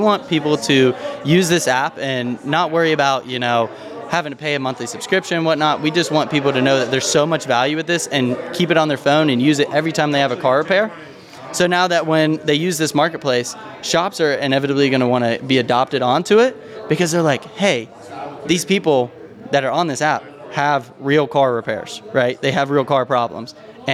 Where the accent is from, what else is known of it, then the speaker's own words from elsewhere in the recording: Raleigh, North Carolina, United States; now in Charlotte, United States; Originally, I'm from Raleigh, but moved out here to Charlotte about 5 years ago. So North Carolina resident.